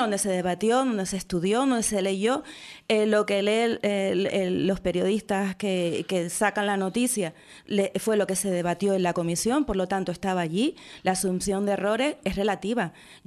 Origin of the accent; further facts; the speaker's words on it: Spain; A mí, como española